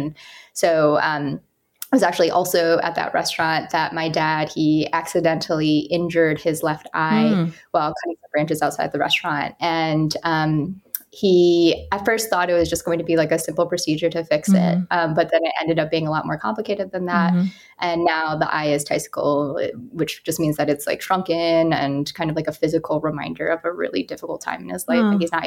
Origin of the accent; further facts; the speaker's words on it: Saline, Michigan, United States; So I was born and raised in Michigan in a pretty small town called Saline. It's really close to Ann Arbor, where the University of Michigan is.